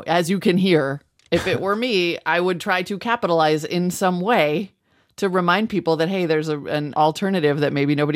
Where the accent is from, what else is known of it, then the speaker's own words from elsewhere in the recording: Montana, United States; I mean, it's, you know, I'm from Montana, which is pretty close.